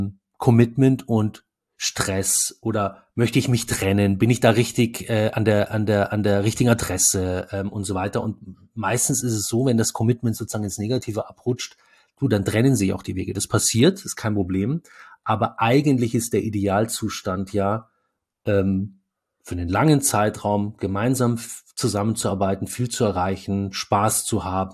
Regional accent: Munich, Bavaria, Germany; Ja, wir kommen ja beide aus München

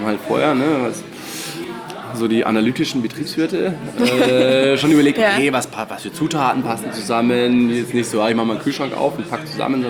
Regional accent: Ingolstadt, Bavaria, Germany; Wir kommen aus Ingolstadt.

